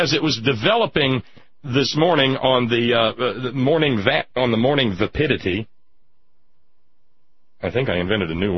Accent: the South, United States; I experienced it growing up in the South.

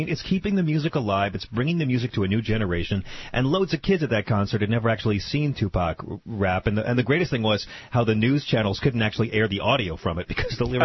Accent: New York, United States; I grew up on Long Island in the heart of the Buttafuoco Belt

